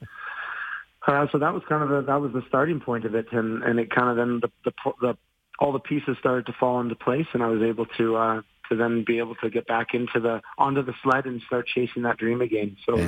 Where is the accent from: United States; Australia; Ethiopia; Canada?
Canada; Calgary, Alberta; I'm really happy that Calgary's my hometown, and I've been blessed by how the city supported me